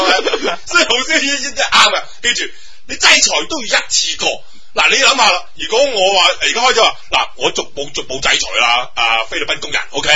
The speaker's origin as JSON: {"language": "Cantonese", "country": "Hong Kong", "said": "為咗我哋香港人，或者你唔好再話我冷血。"}